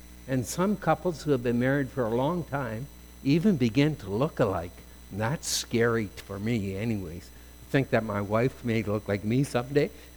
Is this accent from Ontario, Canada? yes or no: yes; London, Ontario, Canada; one of my close friends when I grew up in London, Ontario.